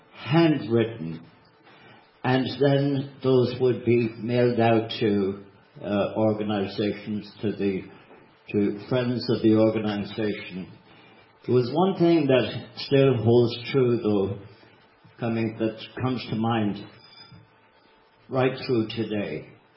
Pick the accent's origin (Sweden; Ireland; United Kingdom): Ireland; Connacht; now in United States; No place or no county, because I am from Mayo, I know that the warmth